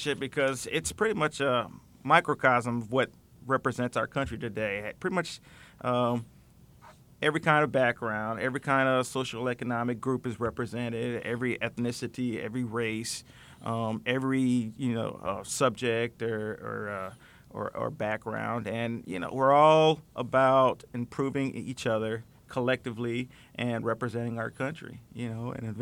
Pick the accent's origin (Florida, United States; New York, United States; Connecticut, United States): Connecticut, United States; Norwalk; Well, like I said, I'm local from the area. I'm actually from Norwalk, Connecticut